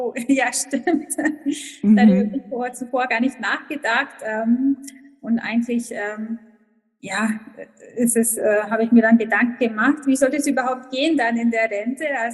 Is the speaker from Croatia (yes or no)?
yes; Croatia; German is a second language; moved away as an adult; now in Augsburg, Germany; ich bin 34 Jahre alt. Ursprünglich komme ich aus Kroatien, aber seit knappen 7 Jahren wohne ich in Deutschland, genau in Augsburg, Bayern